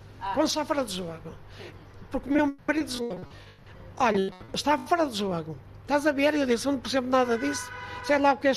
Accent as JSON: {"language": "Portuguese", "town": "Matosinhos", "region": "Porto", "country": "Portugal", "moved": "as an adult", "lives_now": "Porto, Portugal", "said": "Eu vim para aqui há 46 anos. Eu sou de Matosinhos."}